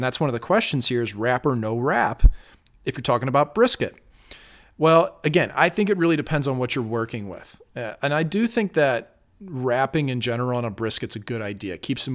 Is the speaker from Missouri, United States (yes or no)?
yes; St. Louis, Missouri, United States; Dino's good. St. Louis, my hometown.